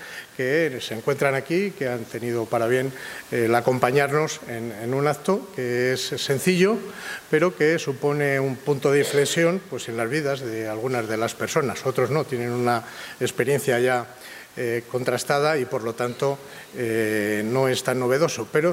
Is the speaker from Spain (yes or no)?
yes; Segovia, Castile and León, Spain; me he traído un pedacito también de mi tierra, ¿no? De Segovia